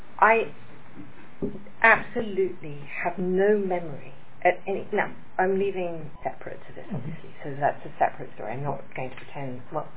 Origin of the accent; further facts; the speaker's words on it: United Kingdom; accent: British; now in United States; I've obviously modified my accent, I've been in America a long time, but I'm British. I've been brought up with a very strong British accent.